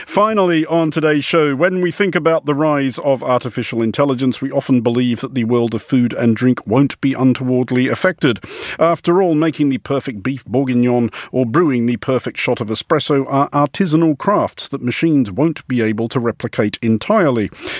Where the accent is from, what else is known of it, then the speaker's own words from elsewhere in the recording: Australia; growing up in Australia